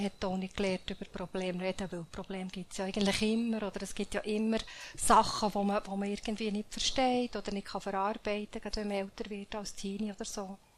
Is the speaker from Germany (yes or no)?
no; Bern, Switzerland; Ich bin als Berner Mädchen ins Auto aufgewachsen.